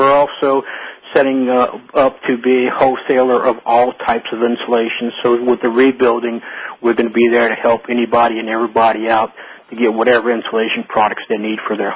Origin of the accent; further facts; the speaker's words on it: Louisiana, United States; We're local people. We're Cajuns from South Louisiana.